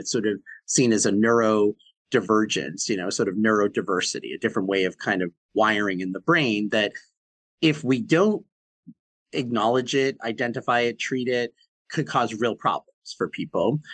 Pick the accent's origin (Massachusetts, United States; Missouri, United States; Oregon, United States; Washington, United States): Massachusetts, United States; Boston; where I was born and raised in Boston. I'm a Bostonian through and through.